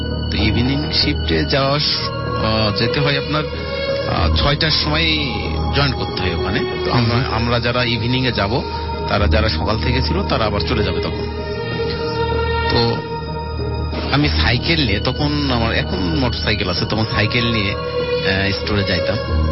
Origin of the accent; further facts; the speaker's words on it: Paba, Rajshahi Division, Bangladesh; আমি রাজশাহীর পাবা থানা থেকে আসছিলাম।